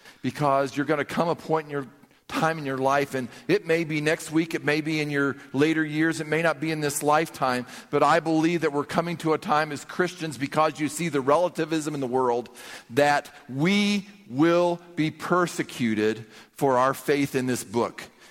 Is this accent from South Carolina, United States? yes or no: yes; South Carolina, United States; I get in trouble with that, but I grew up in South Carolina. We say yes, ma'am, and no, ma'am.